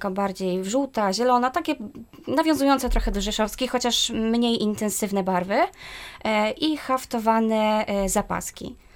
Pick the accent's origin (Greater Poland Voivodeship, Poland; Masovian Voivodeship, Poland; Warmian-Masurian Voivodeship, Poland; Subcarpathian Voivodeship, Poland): Subcarpathian Voivodeship, Poland; Wielopole Skrzyńskie; ja pochodzę z Wielopola Skrzyńskiego. W zasadzie z Brzezin to jest bardzo blisko